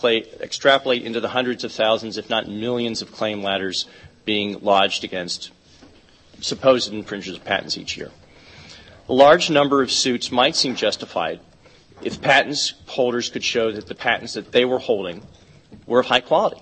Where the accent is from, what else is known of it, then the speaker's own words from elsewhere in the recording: United States; Well, let me tell you, as an American, this is a very strange idea to me.